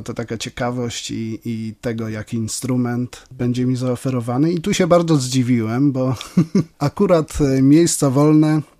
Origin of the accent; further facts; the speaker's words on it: Polski Konopat, Kuyavian-Pomeranian Voivodeship, Poland; also born or lived in Chełmno; Wychowałem się w powiecie świeckim. Najpierw mieszkałem w takiej PGR-owskiej wsi Polski Konopat. Niewielka wieś, ale bardzo miło wspominam tam dzieciństwo, bo to ogromna swoboda. Kiedy miałem 10 lat, przeprowadziliśmy się do Chełmna.